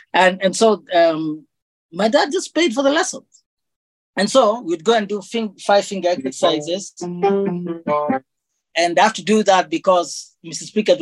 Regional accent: Nyeri, Nyeri County, Kenya; I grew up in Nyeri Primary School in the compound, and Nyeri Primary School was a former colonial school.

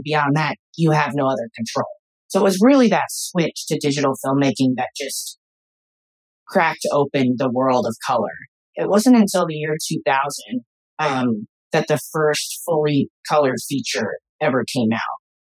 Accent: Indiana, United States; now in New York, United States; I'm from Indiana, and I came to New York to go to NYU to School of Arts for film.

